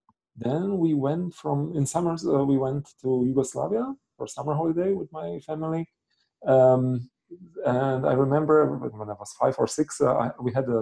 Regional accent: Bratislava, Bratislava Region, Slovakia; born there; first language Slovak; English is a second language; I was born in Bratislava in Czechoslovakia. So my mother tongue is Slovak and my father tongue is Czech.

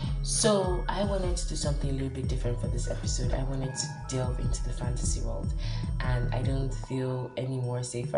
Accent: Nigeria; And I love being Nigerian sometimes, but realistically, I don't want to die right now.

